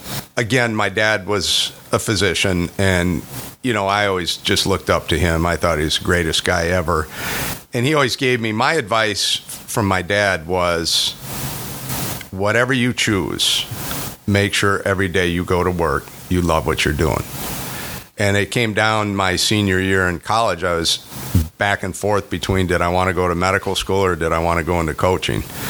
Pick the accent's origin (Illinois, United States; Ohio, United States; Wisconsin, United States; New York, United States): Wisconsin, United States; Oshkosh; then we moved to Oshkosh and spent the rest of my entire childhood growing up in Oshkosh, Wisconsin.